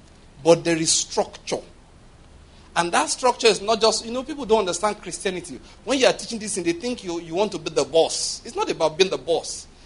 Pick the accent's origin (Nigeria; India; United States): Nigeria; We are human beings. We are all Nigerian citizens.